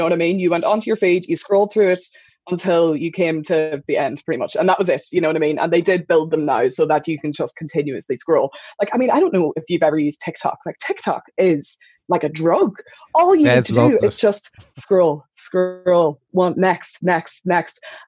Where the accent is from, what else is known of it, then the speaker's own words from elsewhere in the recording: Ulster, Ireland; I'm from Donegal